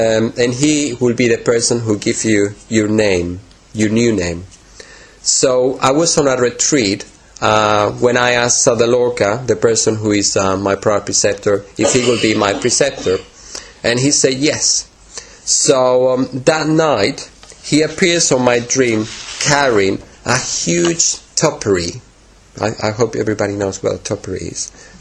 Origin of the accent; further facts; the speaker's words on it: Madrid, Community of Madrid, Spain; English is a second language; moved away; I remember a friend of mine when we flew to Madrid, to my hometown, and we were leaving the airport, and he said, "Where are the trees?" Because Spain can be quite barren.